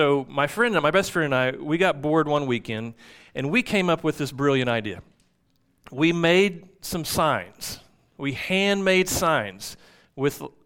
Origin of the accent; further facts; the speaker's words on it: Choctaw, Oklahoma, United States; I was in high school in the late 80s, and I grew up in Choctaw, America, Choctaw, Oklahoma.